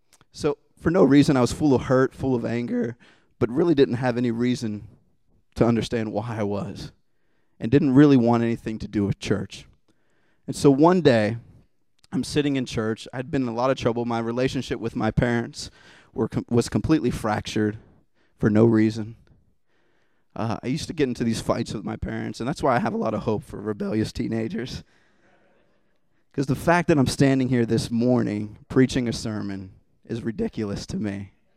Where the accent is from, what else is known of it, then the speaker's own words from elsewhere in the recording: Youngstown, Ohio, United States; Where I grew up in Youngstown, Ohio, there's some real, we would call them ghetto pools, where it's just like a slab of cement and water, and it's nasty.